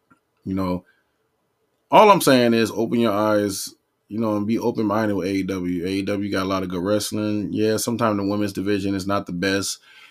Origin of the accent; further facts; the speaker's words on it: Long Beach, California, United States; I came from Long Beach and just grew up, you know, in the hood and stuff like that, and love basketball and love video games.